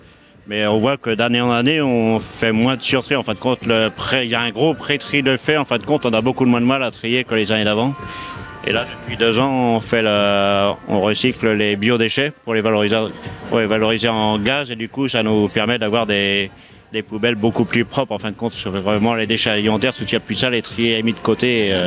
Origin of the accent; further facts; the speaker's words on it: Bréal-sous-Montfort, Brittany, France; Moi, je suis natif de Bréal